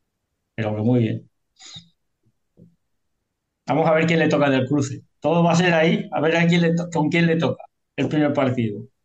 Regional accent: Portugal; Portugal, yo soy portugués

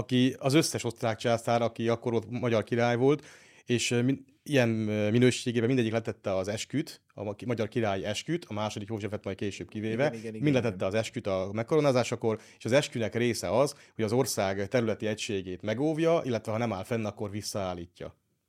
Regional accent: Hungary; de mi nem költöztünk el szervezetten se Esztergom környék, már mi, mint magyarok.

